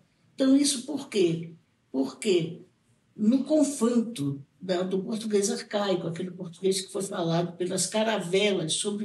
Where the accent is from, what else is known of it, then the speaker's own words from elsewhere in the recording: Salvador, Bahia, Brazil; Eu nasci na Baixada dos Sapateiros e uma comunidade lá, os habitantes daquela região, como até hoje, são pessoas pobres, de classe média, e com muitos negros convivendo ali.